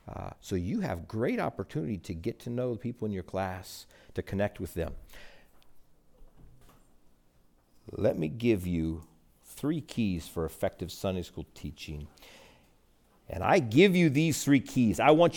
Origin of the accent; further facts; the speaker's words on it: Clona, Iowa, United States; And at our church where I grew up in Clona, Iowa